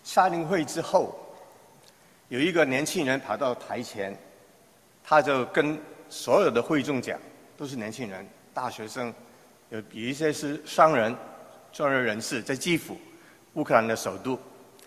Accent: Hong Kong; 我在香港长大。60年代、70年代

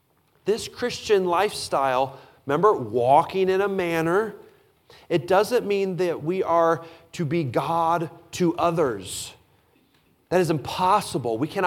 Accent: Illinois, United States; also born or lived in Wisconsin / Minnesota / Pennsylvania; How have I gone from growing up in Southern Illinois to Bible college in Wisconsin to pastoring in Minnesota and Pennsylvania to here?

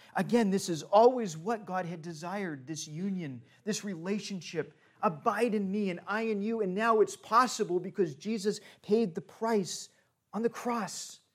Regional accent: East Coast, United States; I'm from the East Coast, so everything's backwards.

